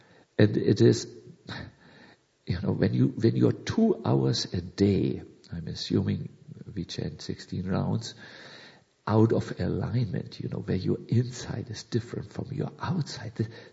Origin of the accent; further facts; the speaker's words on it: Germany; I'm sorry, I'm from Germany, and Germans just can't express themselves in a more polite way.